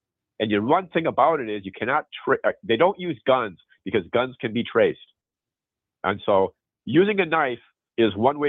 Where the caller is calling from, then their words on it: Arizona, United States; in Arizona.